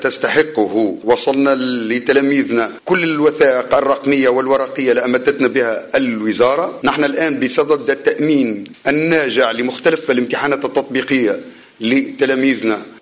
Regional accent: Tunisia; بلدنا تونس

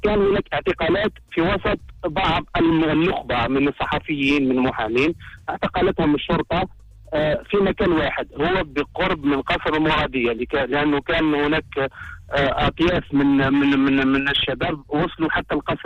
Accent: Algeria; هذا ما نعتقده نحن على الأقل يعني كجزائريين.

